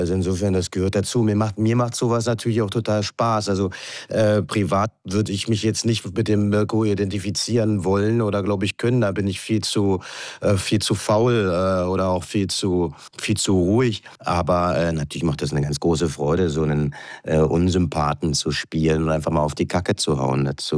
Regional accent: Dresden, Saxony, Germany; Ich meine, ich bin Dresdner.

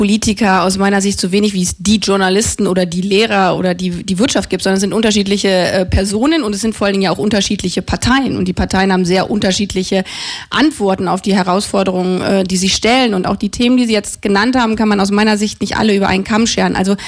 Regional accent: Brandenburg, Germany; ich komme aus Brandenburg, in der Lausitz

